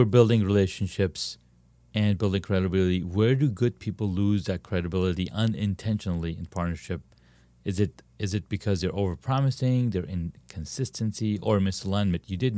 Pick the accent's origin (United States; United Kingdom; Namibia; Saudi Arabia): Saudi Arabia; I grew up in Saudi Arabia.